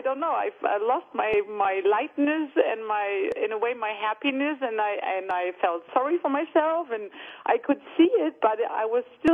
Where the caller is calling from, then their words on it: Hamburg, Germany; From Germany, Hamburg.